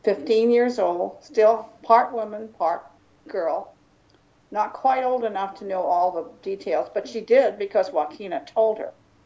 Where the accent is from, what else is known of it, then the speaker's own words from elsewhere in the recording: United States; I grew up here in the United States